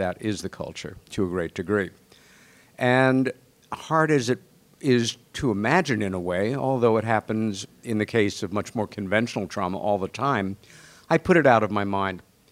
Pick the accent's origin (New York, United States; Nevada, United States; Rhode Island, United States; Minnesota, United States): New York, United States; I was born in New York City, but my sisters and I grew up in a little village on Long Island.